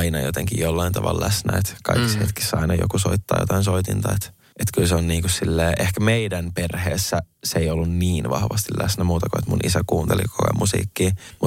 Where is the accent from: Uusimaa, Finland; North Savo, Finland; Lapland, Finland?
Uusimaa, Finland; Helsinki; Mä oon Vuosaaresta, Itä-Helsingistä.